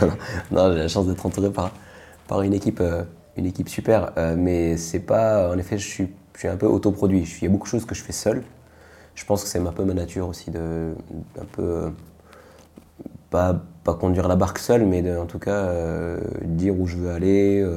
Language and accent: French; Lyon, Auvergne-Rhône-Alpes, France; À échelle lyonnaise, parce que je suis de Lyon